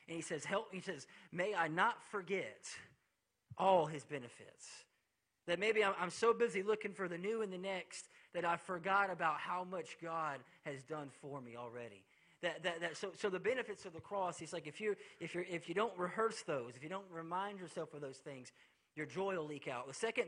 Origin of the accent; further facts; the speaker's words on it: Milton, Florida, United States; I told you I'm from Milton, Florida, okay?